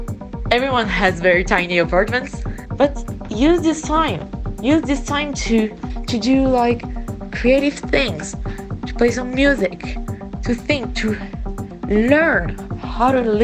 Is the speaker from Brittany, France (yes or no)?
no; Paris, Île-de-France, France; English is a second language; I'm from Paris. I'm French. I've been living in Paris for my entire life, almost.